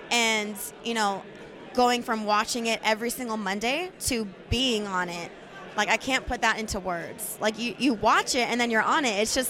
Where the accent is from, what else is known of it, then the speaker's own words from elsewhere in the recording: Tennessee, United States; you know, I'm from Tennessee. Like, I didn't even know what California was. I've never been there.